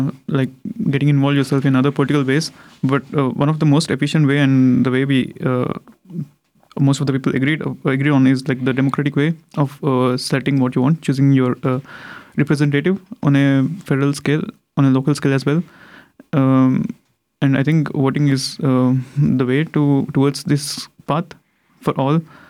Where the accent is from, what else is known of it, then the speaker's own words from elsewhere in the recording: India; English is a second language; moved away as an adult; now in Freiburg, Germany; I'm from India and I'm doing my master's here in renewable energies. And I was staying in Freiburg for the past 5 years.